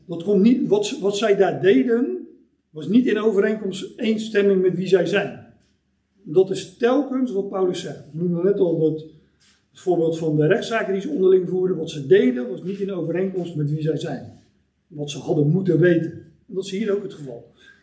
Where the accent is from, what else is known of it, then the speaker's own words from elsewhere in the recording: Hendrik-Ido-Ambacht, South Holland, Netherlands; Dat is dan in de buurt waar ik vandaan kom. Ik woon in Hendrik Ido Ambacht.